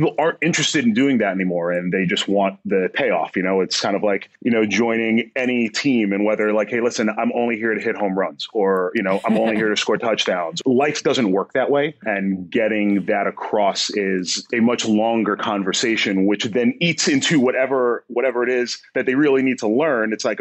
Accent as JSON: {"language": "English", "region": "New York", "country": "United States", "said": "But I am a New Yorker."}